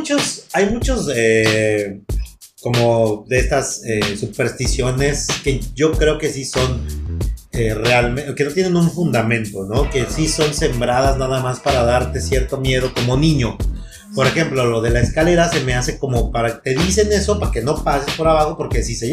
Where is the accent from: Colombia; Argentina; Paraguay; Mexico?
Mexico; State of Mexico; O sea, somos del Estado de México, nada más imagínense.